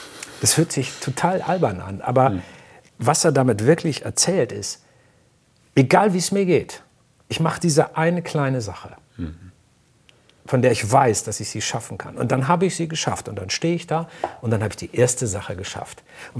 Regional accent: Northern Germany, Germany; born there; Und ich bin gebürtiger Norddeutscher, wir sind Dickköpfe.

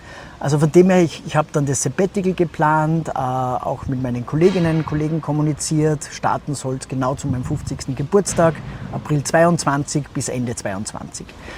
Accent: Salzburg, Austria; Salzburg, meine Heimatstadt. Und einfach von der Heimatstadt, quasi von meiner eigenen Kindheitshaustür.

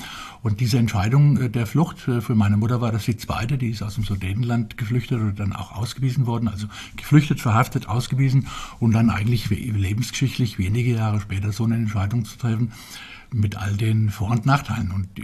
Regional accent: Germany; born there; Ja, das war ganz im Südosten von Berlin, also mit einer sehr großen Nähe zu dieser Metropole, die ich dann quasi mit der Muttermilch schon aufsaugen konnte, weil wir an der Endstation der S-Bahn gewohnt haben.

